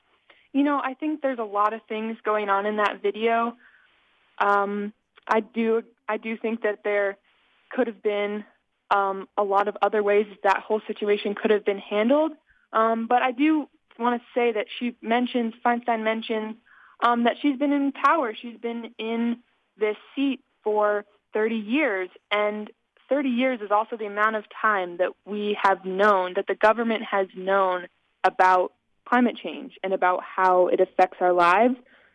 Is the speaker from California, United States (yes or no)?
yes; Santa Rosa, California, United States; I'm from Santa Rosa, California.